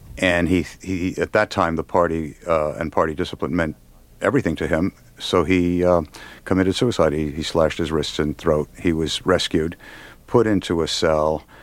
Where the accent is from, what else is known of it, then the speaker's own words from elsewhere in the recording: New York, United States; I grew up in New York.